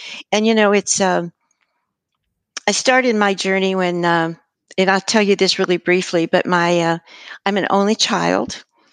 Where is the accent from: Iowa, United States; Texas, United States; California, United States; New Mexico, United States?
New Mexico, United States; I was a Southern Baptist growing up in New Mexico